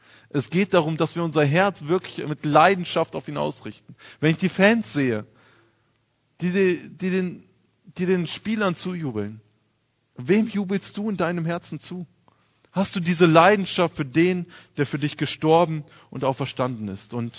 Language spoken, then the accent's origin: German; Witzenhausen, Hesse, Germany; Wir hatten gerade in der Gegend, wo ich herkomme, in Witzenhausen